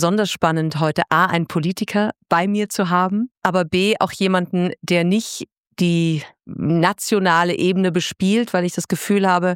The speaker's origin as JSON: {"language": "German", "region": "Bavaria", "country": "Germany", "moved": "yes", "said": "der aus meiner alten Heimat kommt, Bayern"}